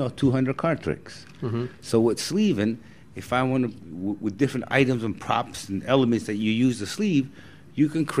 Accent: New Jersey, United States; first language Italian; English is a second language; Well, yeah, that's New Jersey's actually New Jersey. Where I'm from.

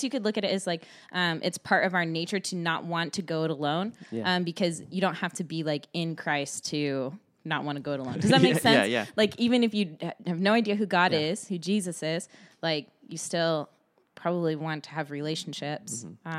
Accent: Arizona, United States; I grew up in a really kind of like, I grew up in Arizona, right?

